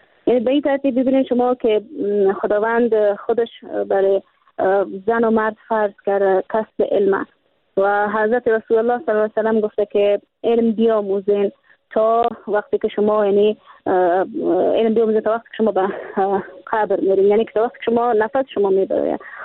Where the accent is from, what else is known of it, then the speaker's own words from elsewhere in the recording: Afghanistan; برای مردم هم به ولسواریم، قریم، به ولایتم و به کل افغانستانم ما بتانم که یک حامی باشم برای همکشور خودم